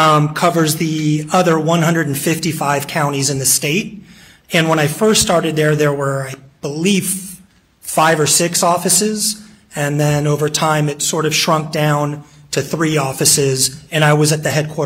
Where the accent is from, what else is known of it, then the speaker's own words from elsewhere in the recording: California, United States; That's correct. I grew up in California.